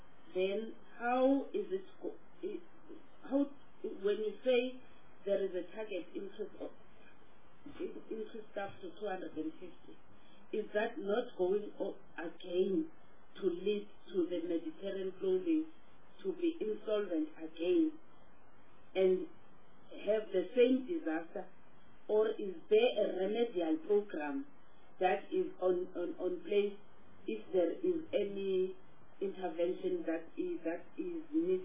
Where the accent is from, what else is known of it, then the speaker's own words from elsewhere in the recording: Eastern Cape, South Africa; I'm from Eastern Cape and Sara Bartman is my region, or Sakadu, the former Sakadu region. It is my region.